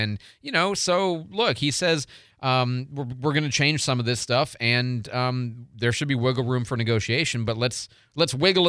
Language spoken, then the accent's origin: English; Chicago, Illinois, United States; also born or lived in Detroit; I'm just thinking, I grew up in Chicago. Okay. And I mean, lived in Detroit, but really kind of grew up in Chicago.